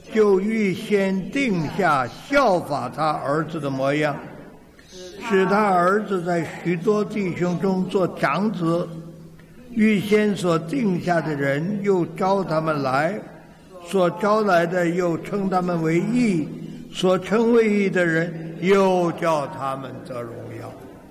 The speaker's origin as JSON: {"language": "Chinese", "region": "Tianjin", "country": "China", "tie": "born there", "said": "像我就是生在河北省天津啊，然后啊这一辈子啊就哎呀经历了好多事儿"}